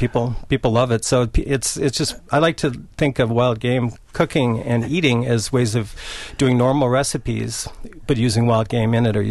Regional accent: Marshfield, United States; I've always liked to hunt. I grew up in Marshfield, and my duck hunting was my one thing.

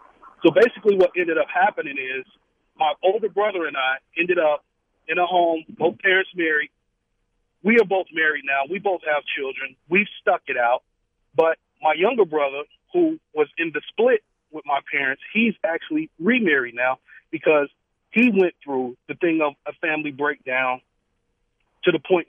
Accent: Gary, Indiana, United States; now in Wisconsin, United States; because I'm also from Gary, Indiana, and I'm now in Wisconsin.

